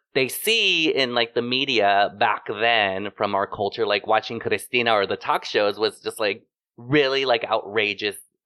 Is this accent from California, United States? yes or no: yes; Indio, California, United States; Indio, California, which is like 30 minutes east of Palm Springs.